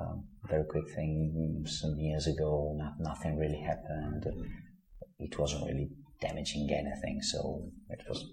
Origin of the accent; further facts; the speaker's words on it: Italy; because we are from Italy